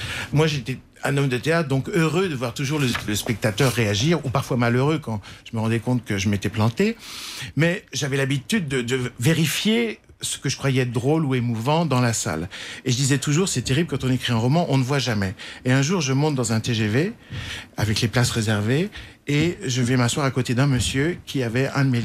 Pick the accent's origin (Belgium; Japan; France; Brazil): Belgium; Brussels; Moi, je suis bruxellois et installé pour des raisons totalement d'ordre privé.